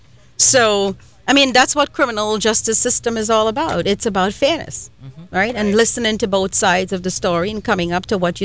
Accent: Trinidad & Tobago; moved away; back home where I was born and raised in Trinidad, we tried our best to get to know our neighbors and our friends.

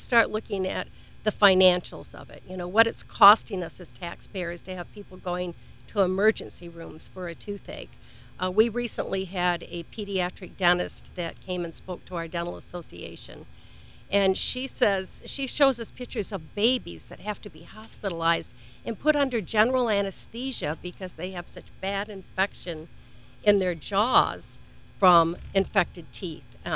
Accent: Michigan, United States; now in Florida, United States; I know I was when I came to Florida from Michigan

